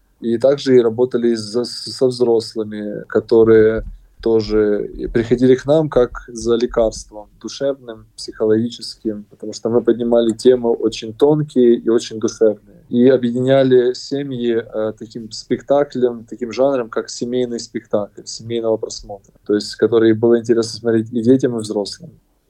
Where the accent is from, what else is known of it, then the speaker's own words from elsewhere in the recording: Kharkiv, Kharkiv Oblast, Ukraine; в городе Харьков, откуда я родом